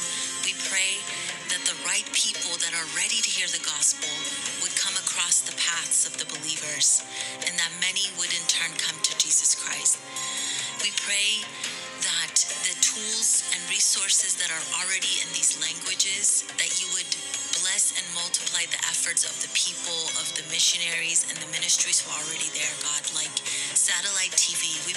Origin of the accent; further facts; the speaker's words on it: Iran; I am from Iran. I used to be a Muslim, now I am a follower of Jesus Christ.